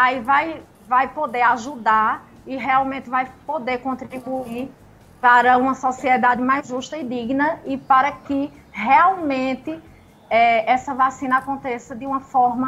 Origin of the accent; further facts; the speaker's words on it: Brazil; nós, como brasileiros, como parte integrante de uma sociedade